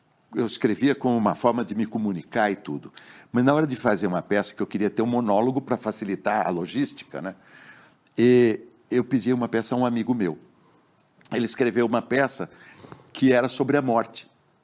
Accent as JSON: {"language": "Portuguese", "region": "São Paulo", "country": "Brazil", "accent": "Sorocaba-Piracicaba-Botucatu regional accent", "said": "Esse é o sotaque da região de Sorocaba, Piracicaba, Botucatu, né?"}